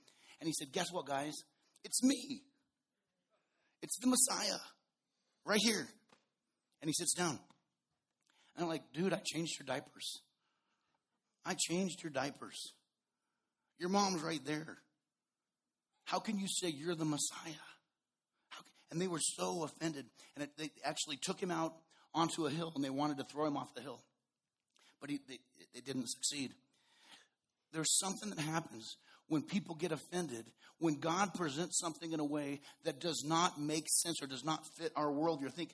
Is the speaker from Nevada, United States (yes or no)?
yes; Reno, Nevada, United States; I'm from Reno. Born and raised here, went to high school here.